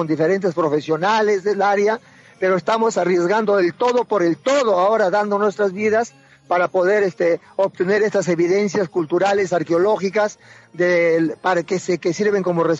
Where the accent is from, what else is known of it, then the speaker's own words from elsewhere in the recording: Peru; yo quiero decirte que como peruanos